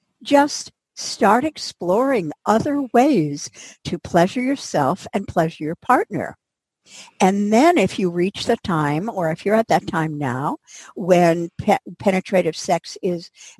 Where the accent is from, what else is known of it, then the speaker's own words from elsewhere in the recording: United States; but growing up in the United States, I was taught, we were all taught, women were taught